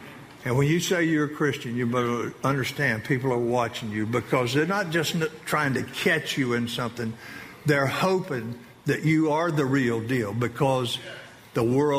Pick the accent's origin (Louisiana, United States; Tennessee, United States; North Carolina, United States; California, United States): North Carolina, United States; Remember, I'm from North Carolina.